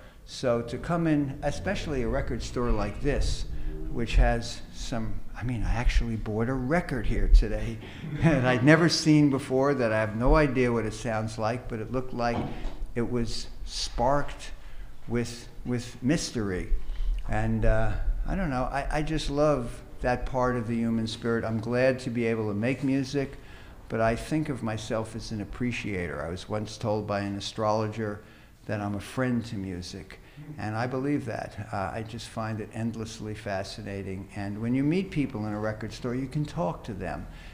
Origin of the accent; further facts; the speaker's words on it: New Jersey, United States; I was really taken with that music when I grew up in South Jersey.